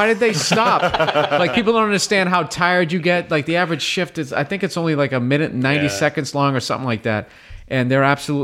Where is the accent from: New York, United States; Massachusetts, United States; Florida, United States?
Massachusetts, United States; I grew up outside of Boston, and it was one of those deals where you had to grow up in a hockey family